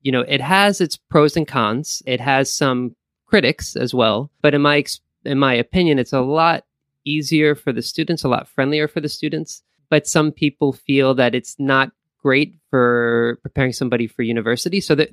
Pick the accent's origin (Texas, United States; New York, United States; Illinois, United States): New York, United States; Valley Stream; I'm from New York, from Long Island, more particularly, and which is kind of close to Queens. So I grew up in a town called Valley Stream.